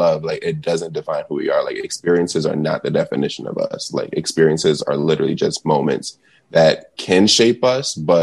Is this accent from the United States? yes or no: yes; United States; being a Black male, especially growing up in America, it has its moments